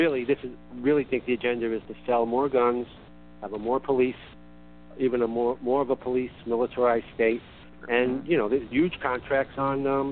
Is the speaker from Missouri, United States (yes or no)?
no; Queens, New York, United States; I can tell you is I was born and raised in Queens